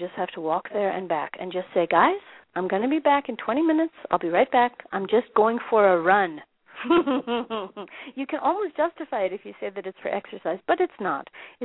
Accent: Minneapolis, Minnesota, United States; now in Johannesburg, South Africa; It's 8 a.m. in my hometown of Minneapolis. And it's 4 p.m. here in Johannesburg, South Africa

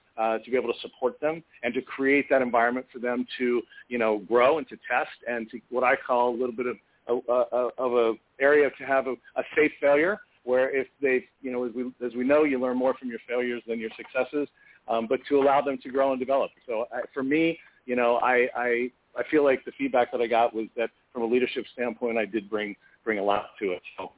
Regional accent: Maryland, United States; moved away as an adult; also born or lived in Los Angeles; I grew up in Maryland, and I wanted always from when I youngest I can remember, I always wanted to be an actor.

